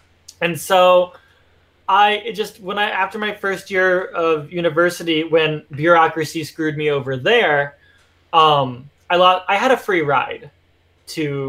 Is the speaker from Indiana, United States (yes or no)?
yes; Mishawaka, Indiana, United States; So the city that I grew up in is called Mishawaka, which nobody knows, but it's literally right next to South Bend.